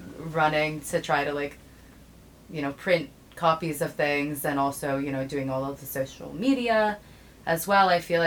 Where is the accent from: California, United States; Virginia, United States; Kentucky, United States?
Virginia, United States; Arlington; also born or lived in Washington, D.C.; now in Brooklyn, United States; I live in New York now, so I grew up in Arlington, now live in New York in Brooklyn with my wonderful boyfriend and two dogs.